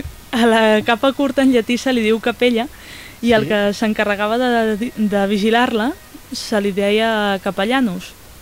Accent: Catalonia, Spain; A part de maduixots tradicionals de la meva comarca, que són artesania.

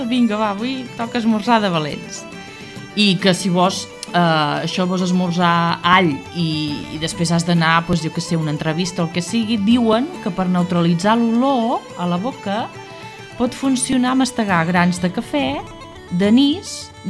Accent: Catalonia, Spain; vinc de l'Empordà, del Baix

